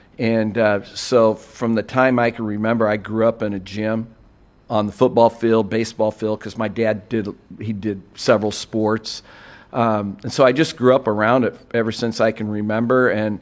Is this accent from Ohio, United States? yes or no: no; Iowa, United States; obviously growing up in Iowa, had read about him, and I went to Iowa